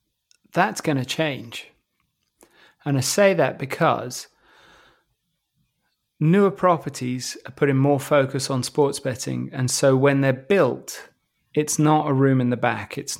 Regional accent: England, United Kingdom; accent: English; As soon as people heard my accent, they would come over to me, total strangers, and say, do you think Leicester City can do it?

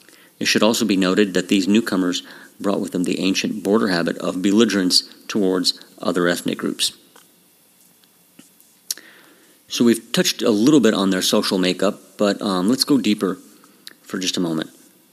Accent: Texas, United States; You can tell I'm from Texas.

